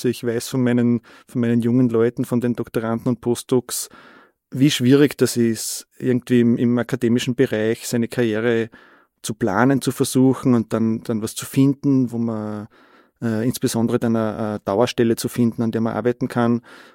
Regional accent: Steyr, Upper Austria, Austria; Also ich komme aus Steyr in Oberösterreich und ich habe dann an der TU Wien studiert, Mathematik studiert.

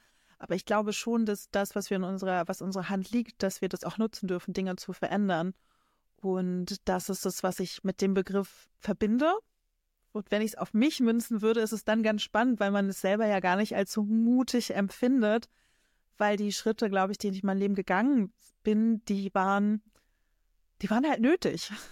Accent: Rostock, Mecklenburg-Vorpommern, Germany; also born or lived in Berlin / Hamburg; so dieses Ostseekind. Ich komme aus Rostock, ich bin hier geboren, aber ich habe auch wirklich schon die ganze Welt gesehen und komme einfach unglaublich gerne wieder nach Hause. Also ich bin schon viel gereist, ich habe in Berlin und Hamburg studiert und gearbeitet.

